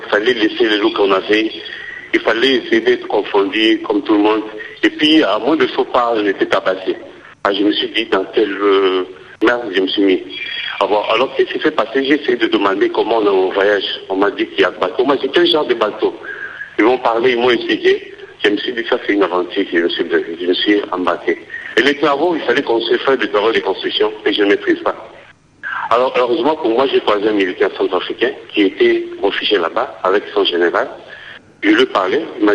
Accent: DR Congo; now in Lomé, Togo; Oui, j'ai quitté le Congo RDC, je suis Congolais d'origine Tutsi. Ma mère est d'origine Tutsi. J'ai quitté en 2001, en avril 2001. J'ai quitté, j'ai traversé pour Brazzaville.

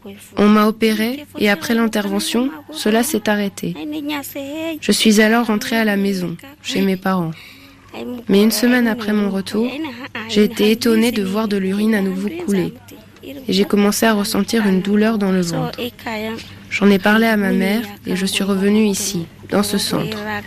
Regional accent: Zouzouberi, Dosso, Niger; Je viens de Zouzouberi, près de Dosso, à l'est de Niamey. J'ai 22 ans.

